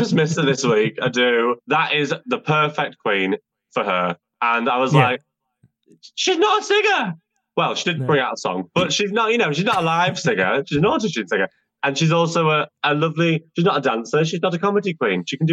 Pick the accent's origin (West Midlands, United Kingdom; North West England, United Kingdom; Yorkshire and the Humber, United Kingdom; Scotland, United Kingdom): North West England, United Kingdom; Manchester; I'm Mancunian, I'm Northern, I'm rough. I'm from very powerful stock.